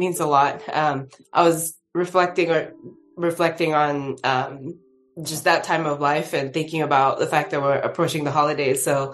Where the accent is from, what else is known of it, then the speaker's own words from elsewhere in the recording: Northern Nigeria, Nigeria; So I was born and raised in Nigeria. I am a Northern girl through and through.